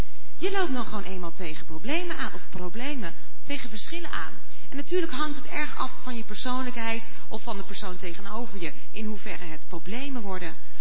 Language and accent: Dutch; Achterberg, Utrecht, Netherlands; Hallo, ik kom uit Renen. Erger nog, ik kom uit Achterberg.